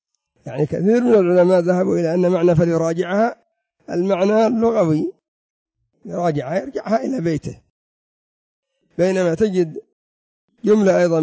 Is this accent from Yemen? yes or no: yes; Yemen; مثل عندنا في اليمن تريد كذا كذا قال ماشي ماشي، يعني ما أريد